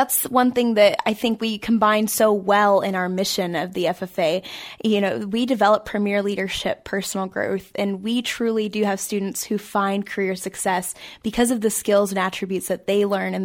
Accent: Owasso, Oklahoma, United States; So I'm from Owosso, Oklahoma, in the Northeast area.

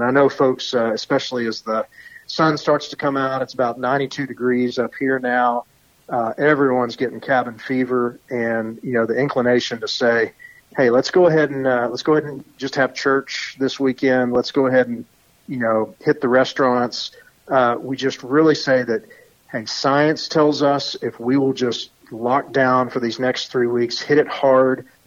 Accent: Stevens County, Oklahoma, United States; You know, I'm a product of a rural county myself. I'm from Stevens County. And so though I live in Oklahoma County now

